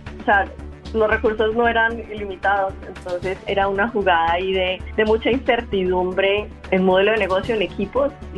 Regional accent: Colombia; decíamos, somos colombianos, en un mercado latino no va a ser tan atractivo.

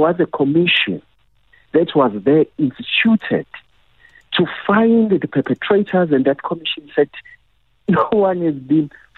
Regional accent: South Africa; as a South African, we have a serious work that we need to put everything aside

